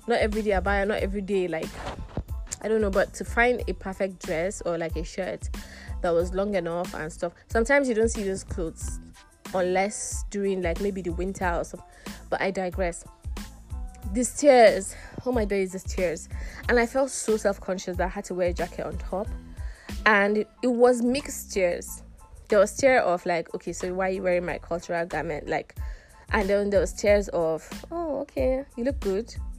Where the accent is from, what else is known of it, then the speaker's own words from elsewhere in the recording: Kaduna, Kaduna State, Nigeria; me, I'm a Nigerian girl from Ogun State, so I'm a Yoruba girl, but I was born and raised in Kaduna in the north.